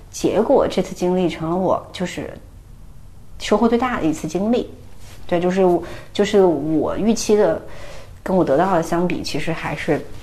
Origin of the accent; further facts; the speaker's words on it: Sichuan, China; 其实我18岁以前还是一个很中规中矩的好学生那种状态。因为我是从四川考过来的嘛